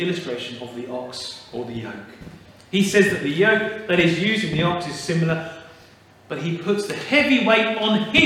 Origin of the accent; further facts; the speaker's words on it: United Kingdom; We're very good, because we're British, at putting on a brave face.